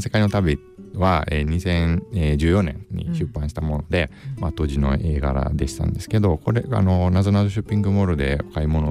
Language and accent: Japanese; Italy; Japanese is a second language; now in Japan; たまたま家の近くにイタリアですけど日本の日本語学校があって、